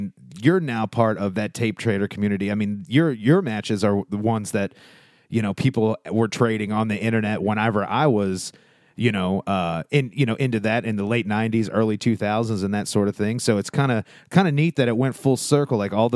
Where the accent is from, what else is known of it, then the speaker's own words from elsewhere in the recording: Charlestown, Indiana, United States; also born or lived in Jeffersonville; I was born in Jeff here at the hospital, but raised in Charlestown, Indiana.